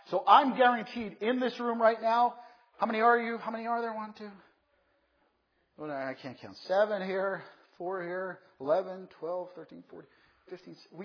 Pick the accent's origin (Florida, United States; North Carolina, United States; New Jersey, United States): New Jersey, United States; I grew up in New Jersey. We've never had 16 inches of snow around Halloween.